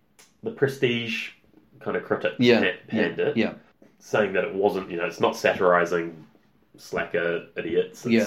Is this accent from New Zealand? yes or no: yes; Gisborne, New Zealand; Yes, I grew up with Shannon in Gisborne.